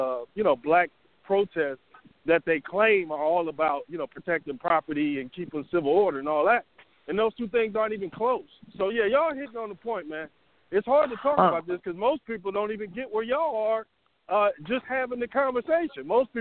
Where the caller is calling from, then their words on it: Atlanta, Georgia, United States; I'm in Atlanta, man.